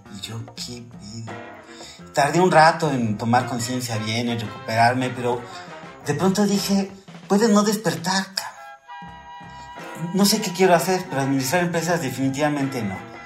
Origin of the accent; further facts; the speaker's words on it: Mexico City, Mexico; born there; moved away as an adult; now in Guadalajara, Mexico; Yo realmente llegué a Guadalajara a los 18 años, yo nací en la Ciudad de México.